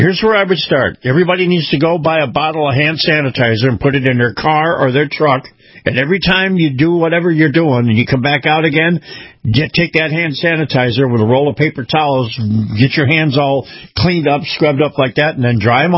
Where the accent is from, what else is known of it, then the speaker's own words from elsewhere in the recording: Florida, United States; But in my home state of Florida, our Governor Ron DeSantis yesterday afternoon decided to declare a public health emergency in Florida